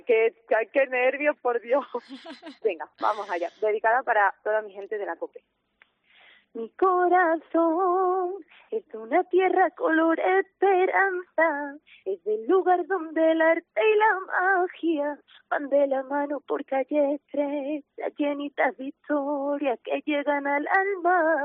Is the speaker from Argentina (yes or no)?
no; Extremadura, Spain; porque yo le tengo que cantar a mi tierra bonita y a mi gente.